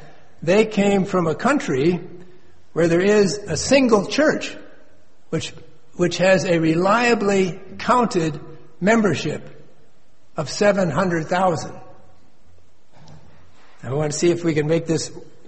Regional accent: Midwest, United States; I'm from the Midwest of the United States. We would say there I was in hog heaven.

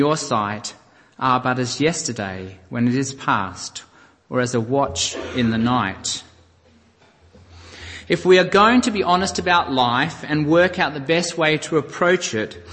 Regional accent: Australia; we Australians with 82 years, I'm from Australia

